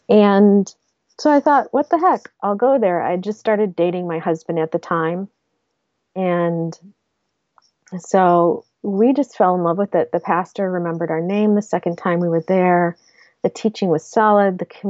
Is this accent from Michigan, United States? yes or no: yes; Flint, Michigan, United States; now in Detroit, United States; Actually, I come from Flint. And I was born in Flint and raised there. And I made it down to Detroit because I needed to work.